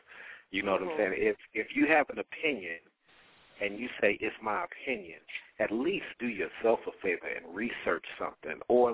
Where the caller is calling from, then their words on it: Atlanta, Georgia, United States; calling from Atlanta.